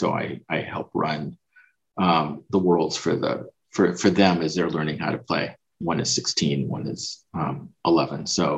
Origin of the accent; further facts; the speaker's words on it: Los Angeles, California, United States; also born or lived in Puerto Rico; now in Chicago, United States; but I was born in Puerto Rico, but grew up in Los Angeles, and now live in Chicago. Hence the Guarana. I have a Caribbean, Latin American background.